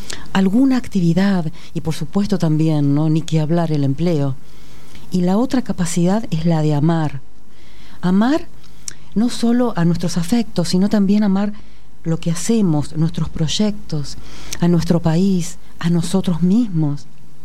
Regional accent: Buenos Aires, Argentina; O sea, claro, yo también.

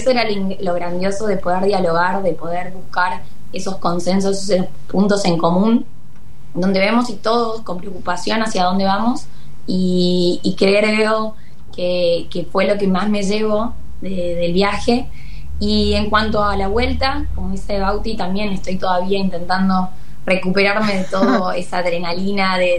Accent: Tucumán, Argentina; Yo soy de Tucumán, vengo del interior

